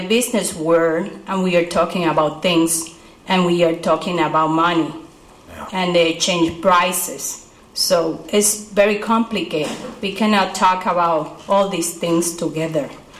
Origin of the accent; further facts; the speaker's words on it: Puerto Rico; now in United States; I come from Puerto Rico. I teach MIS courses in a school of management here, and I have been taught in Massachusetts too.